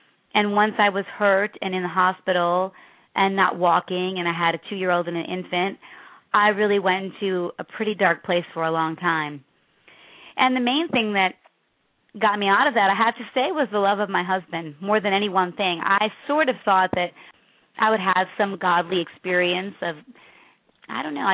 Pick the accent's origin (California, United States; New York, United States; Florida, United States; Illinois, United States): Illinois, United States; Chicago; I grew up in the South Side of Chicago. I was adopted from Catholic Charities. I was an orphan there for almost 2 years.